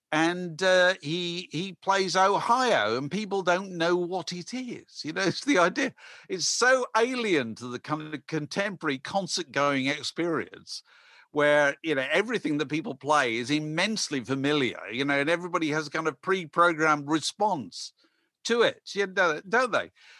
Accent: Canada; We're Canadian.

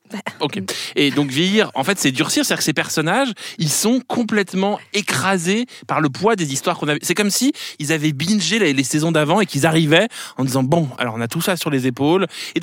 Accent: France; Alors, moi, en tant que Français, j'ai envie de répondre

